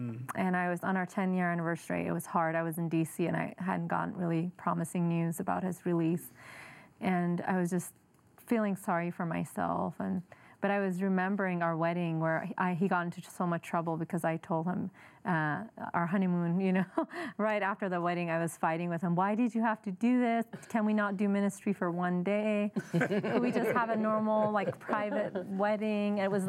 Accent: Idaho, United States; also born or lived in Iran; Well, I grew up here. I grew up in Idaho, and I was born in Iran, though, and we moved here when there was a war with Iran and Iraq.

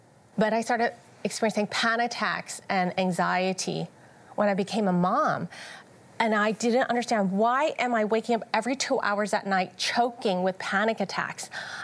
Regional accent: United States; born there; my parents emigrated here from Hong Kong, and I was born in Chinatown.

